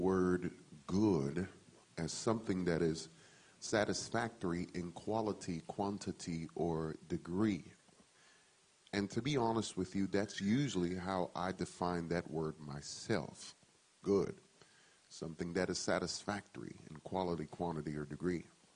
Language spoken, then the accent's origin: English; New York City, New York, United States; Good is shooting unwelcomed critters growing up in New York City.